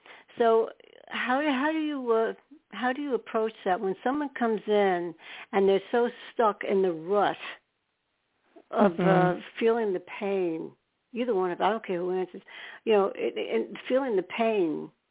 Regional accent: New York, United States; We're both from New York, that's why.

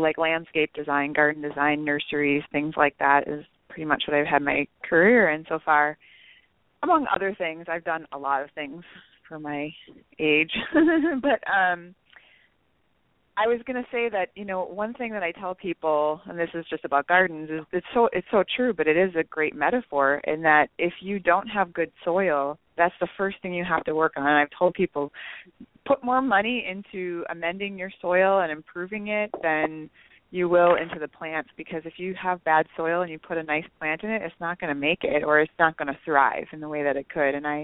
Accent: Wisconsin, United States; now in San Diego, United States; But so I'm originally from Wisconsin. I live in San Diego now.

